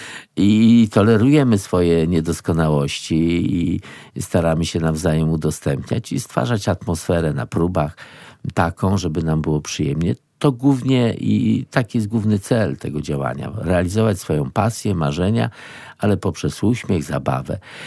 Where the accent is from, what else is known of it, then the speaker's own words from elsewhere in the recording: Wrocław, Lower Silesian Voivodeship, Poland; Bo ja urodziłem się we Wrocławiu.